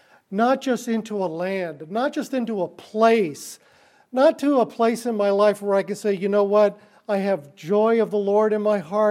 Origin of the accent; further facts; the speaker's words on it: Illinois, United States; born there; also born or lived in Miami, Florida; Not that I was born in Illinois, not that I lived most of my life down in Miami, Florida, and moved.